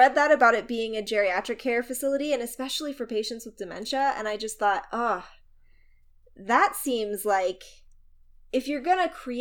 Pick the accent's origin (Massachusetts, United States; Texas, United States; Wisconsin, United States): Texas, United States; There's a building in Texas. I'm actually originally from Texas.